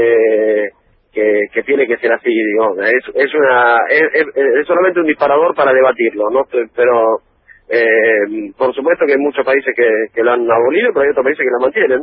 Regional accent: La Plata, Buenos Aires Province, Argentina; Yo soy de La Plata, tengo algún vínculo

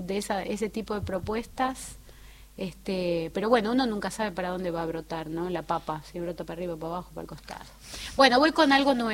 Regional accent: Buenos Aires Province, Argentina; que no soy del interior, sino que soy de provincia de Buenos Aires

